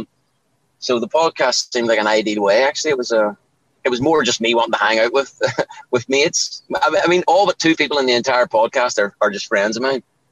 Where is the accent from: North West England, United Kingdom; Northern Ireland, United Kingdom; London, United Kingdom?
Northern Ireland, United Kingdom; growing up where I grew up, there was always music in the house.